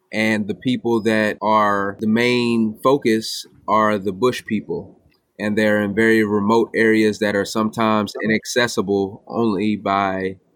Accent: Texas, United States; I was raised in East Texas, and that's a rural area as well.

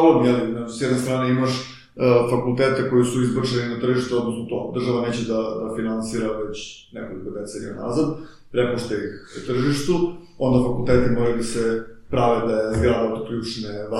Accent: Belgrade, Serbia; ja sam iz Beograda, pa nikad nisam imao te probleme

